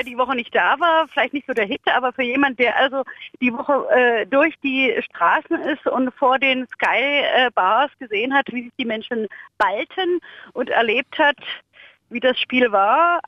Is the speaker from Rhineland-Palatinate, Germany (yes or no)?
no; Berlin, Germany; Wenn man sich als Berliner outet